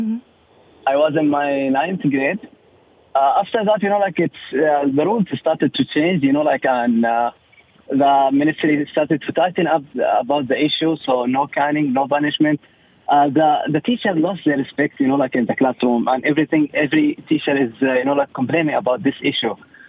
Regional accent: Saudi Arabia; I came from Saudi Arabia, so I came from different perspective, but almost the same.

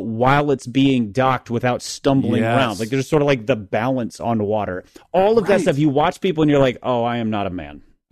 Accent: Minnesota, United States; I grew up in Minnesota, but I grew up in the city, like inner city.

